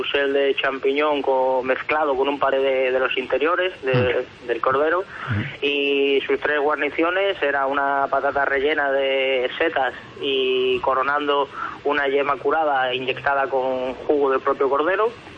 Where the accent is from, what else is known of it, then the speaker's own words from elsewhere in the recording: Badajoz, Extremadura, Spain; now in Barcelona, Spain; soy de Badajoz, pero ahora mismo trabajo en Barcelona, de jefe de cocina del Hotel Lola, aquí en Barcelona.